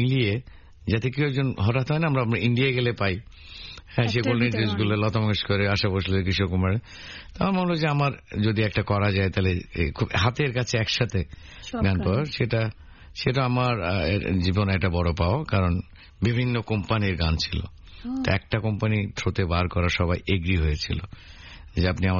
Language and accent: Bangla; Sitakunda, Chittagong Division, Bangladesh; ঢাকা থেকে গাড়িতে করে নিয়ে যাবো আমরা সীতাকুণ্ডে আমার গ্রামের বাড়িতে।